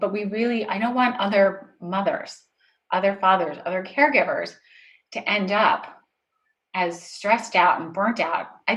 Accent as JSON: {"language": "English", "region": "Northeast", "country": "United States", "tie": "born or raised there", "said": "I grew up in the Northeast in Italian."}